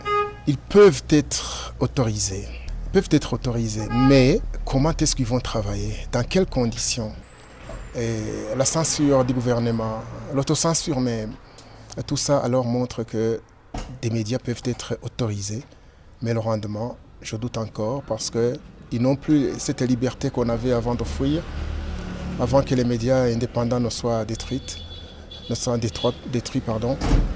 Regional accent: Burundi; moved away; On est ici comme réfugiés, on a quitté le Burundi parce qu'il y a une crise qui touchait notre métier. On a fui, on s'est installé ici, on travaille.

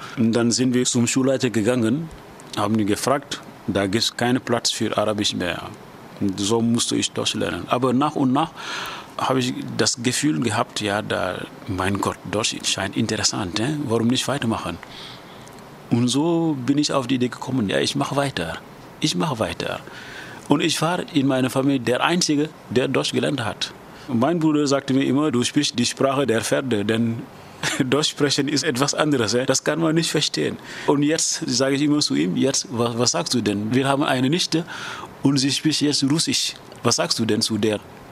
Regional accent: Djouin, Fatick, Senegal; German is a second language; now in Dakar, Senegal; Ich komme aus dem Senegal. Ich bin Deutschlehrer am Gymnasium Galando Diouf in Dakar. Ich bin 1968 in Djouin geboren. Das ist ein Dorf in der Region Fatick.

